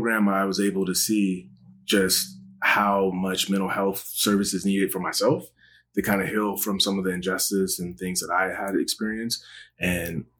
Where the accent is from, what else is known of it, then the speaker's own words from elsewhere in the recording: San Diego, California, United States; Like, I grew up here in San Diego and did not have aspirations to go to college at all.